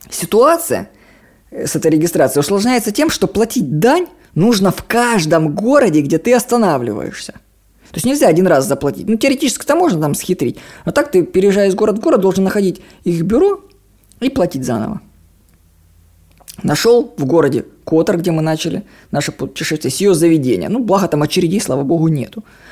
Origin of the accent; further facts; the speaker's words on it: Russia; А когда он узнал, что я из России